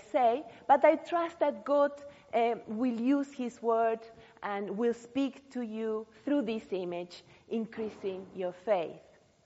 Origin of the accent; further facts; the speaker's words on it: Argentina; if you are wondering where I come from, I'm from Argentina, and I've been in this church for some time now, some years